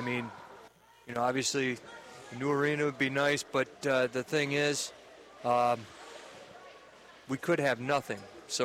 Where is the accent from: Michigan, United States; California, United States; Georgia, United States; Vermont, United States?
Michigan, United States; Bad Axe; Well, I'm from Bad Axe.